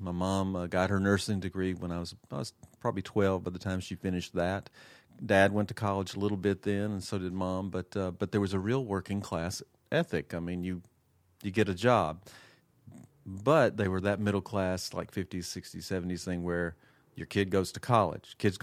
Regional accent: Mobile, Alabama, United States; So I'm originally from the Gulf Coast, from Mobile, Alabama

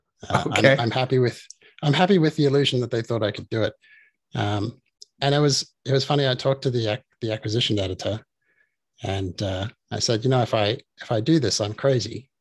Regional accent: Darwin, Northern Territory, Australia; also born or lived in Perth; I also did some work in Darwin, which is my hometown, a small city up the top of the middle of Australia

